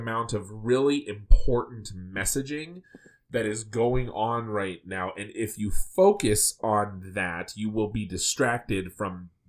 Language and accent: English; California, United States; the fact that I am both Christian and a Democrat is that I'm from California.